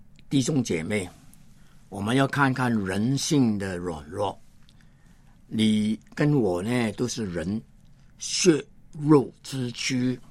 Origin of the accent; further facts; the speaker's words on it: China; 那天神，一个我们中国人一直讲的话，请你评论评论，冰封三尺，非一日之寒。